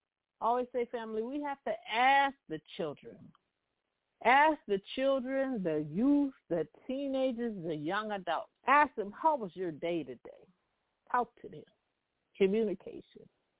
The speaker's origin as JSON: {"language": "English", "region": "California", "country": "United States", "said": "especially Southern Cal, we're from Southern Cal"}